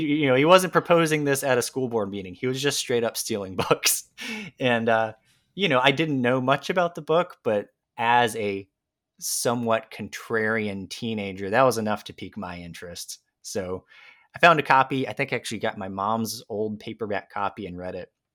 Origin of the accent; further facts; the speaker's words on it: Somerville, Massachusetts, United States; So I grew up in Somerville in Dorchester 2 public schools.